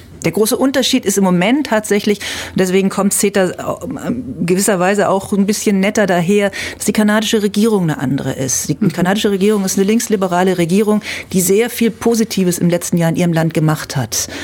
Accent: Berlin, Germany; ich komme aus Berlin

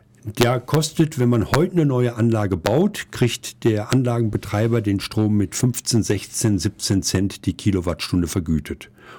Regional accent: Augsburg, Bavaria, Germany; Für mich, ich komme aus Augsburg, ist es ein Ärgernis

